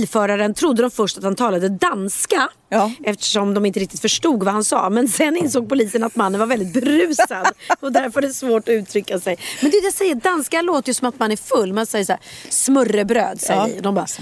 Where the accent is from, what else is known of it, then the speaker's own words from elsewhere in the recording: Denmark; Jag är dansk.